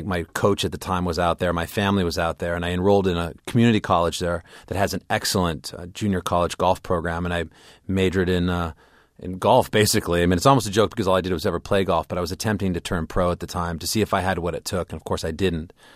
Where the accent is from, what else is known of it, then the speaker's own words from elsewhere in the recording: California, United States; I grew up in Southern California carpooling with Tiger Woods, actually.